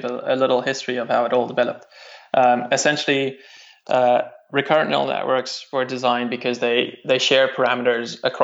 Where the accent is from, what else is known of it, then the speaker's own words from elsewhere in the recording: South Africa; because I'm from South Africa, what I had to do quite often in Cambridge is do a Skype call back home